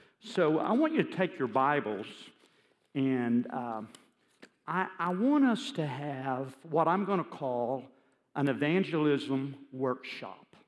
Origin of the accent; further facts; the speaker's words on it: United States; I am so glad I'm an American.